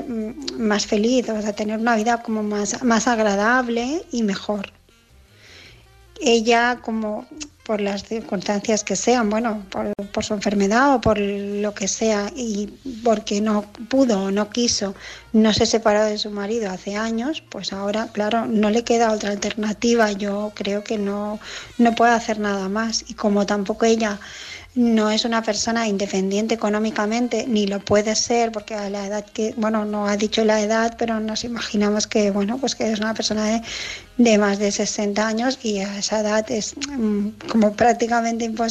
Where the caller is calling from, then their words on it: Barcelona, Catalonia, Spain; de Barcelona